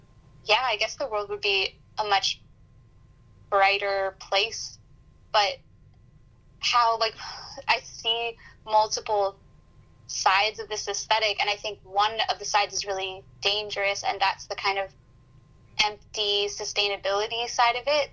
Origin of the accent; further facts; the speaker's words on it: Vancouver, British Columbia, Canada; I'm from Vancouver, and, you know, I go to Victoria pretty frequently